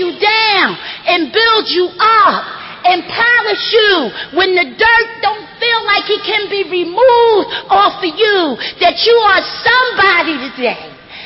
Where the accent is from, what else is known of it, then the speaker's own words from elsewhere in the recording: Philadelphia, Pennsylvania, United States; all of those that is from my hometown, Philadelphia, to stand up.